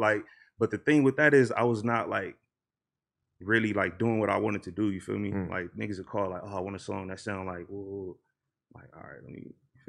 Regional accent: Los Angeles, California, United States; Yeah, I'm from Watts, bro. Like, my granny stayed on like 84th and Van Ness and shit.

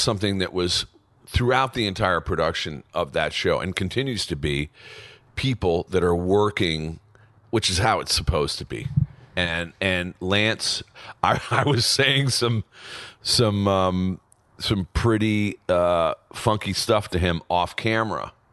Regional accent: Ireland; Because you don't look like Bob, but I'm Irish.

